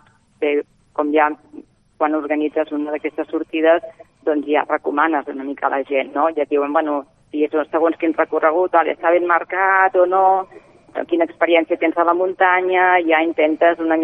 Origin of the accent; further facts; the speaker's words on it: Cardona, Catalonia, Spain; jo soc de Cardona i tenim la muntanya de Salt també